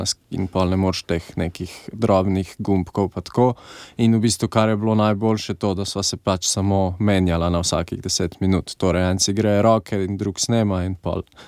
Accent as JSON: {"language": "Slovenian", "town": "Slovenj Gradec", "region": "Carinthia", "country": "Slovenia", "said": "jaz prihajam iz Slovenj Gradca, originalno."}